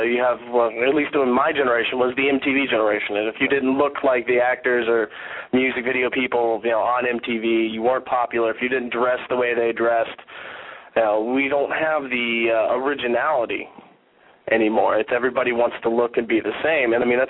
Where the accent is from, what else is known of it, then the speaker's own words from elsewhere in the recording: Florida, United States; We're from the South Florida area, so we're very common in the high plastic surgery.